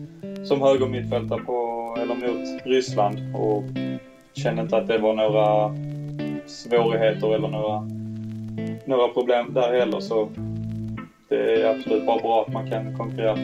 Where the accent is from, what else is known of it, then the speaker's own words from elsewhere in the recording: Malmö, Skåne, Sweden; jag är född och uppvuxen i Malmö